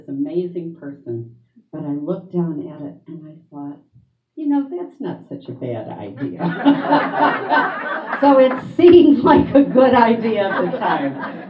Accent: Rochester, New York, United States; because I grew up in Rochester, where we were going to school. My father had a restaurant downtown

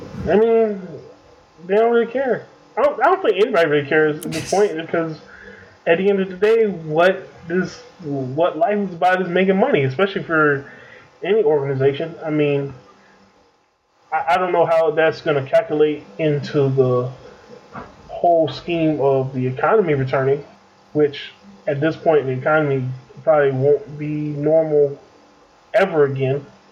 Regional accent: United States; us as American sports consumers, we're stubborn and hard-headed

